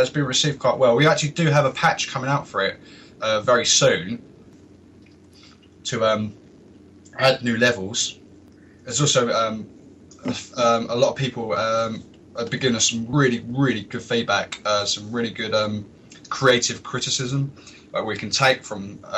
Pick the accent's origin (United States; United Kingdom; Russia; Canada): United Kingdom; Dagenham, London; now in Chelmsford, United Kingdom; I used to do a lot of BMXing back in my original hometown of Dagenham.